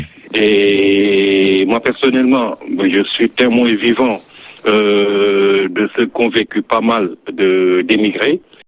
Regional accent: Dara Djolof, Louga, Senegal; moved away; de mon village natal de Dara Djolof où je suis né

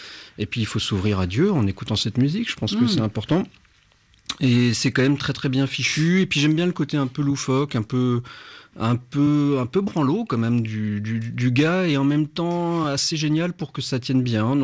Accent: Colombes, Île-de-France, France; je suis de Colombe, 92 déjà pour commencer

